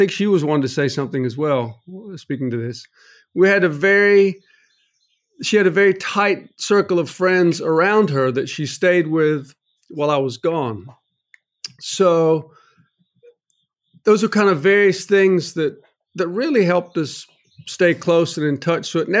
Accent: North Carolina, United States; So I grew up in North Carolina, went to NC State University and got a degree in wood and paper science.

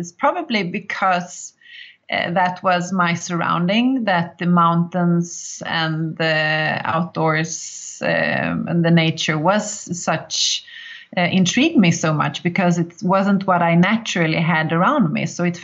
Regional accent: Malmö, Skåne, Sweden; English is a second language; Well, I grew up in the southernmost parts in Sweden in a city called Malmö, which is the third largest city in Sweden.

